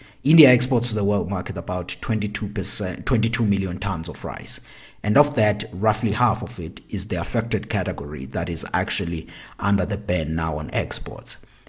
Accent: South Africa; my home country, South Africa

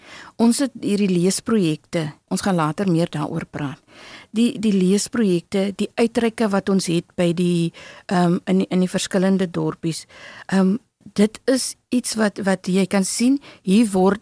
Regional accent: Walvis Bay, Erongo, Namibia; now in Stellenbosch, South Africa; My hart sal altyd in Namibia bly, altyd in Walvisbaai bly. In Narwal, my woonbuurt waar ek vandaan kom. So, dis waar my hart is, maar ek is so lief vir Stellenbosch en ek dink ek gaan nie wegtrekkie.

